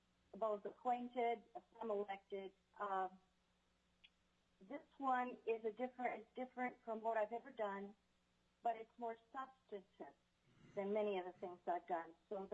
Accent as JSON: {"language": "English", "region": "Maine", "country": "United States", "tie": "born or raised there", "lives_now": "Alaska, United States", "said": "I was educated at Yale, born and raised in Maine, and I am anxious to contribute now to the state of Alaska."}